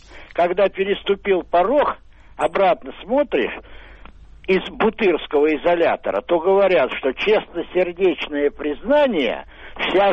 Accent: Moscow, Russia; Я москвич.

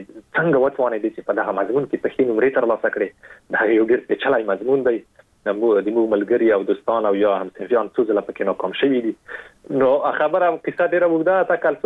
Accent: Afghanistan; زه د افغانستان یم

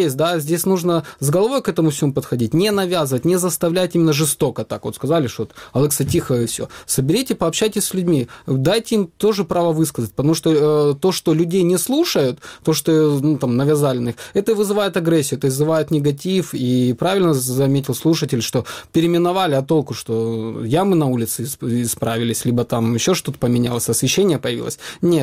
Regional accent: Ukraine; first language Ukrainian; Russian is a second language; Я разговариваю на русском языке, и украинский использую крайне редко. Но для меня это очень важно, чтобы был украинский язык. Это моя идентичность, это мой язык, это мой родной язык, ну, моей страны.

